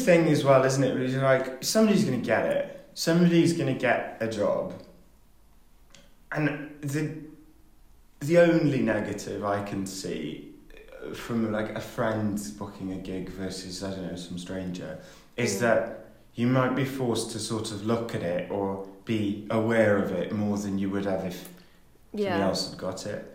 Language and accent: English; Wales, United Kingdom; So, yeah, I'm Welsh. I'm from Wales and I speak Welsh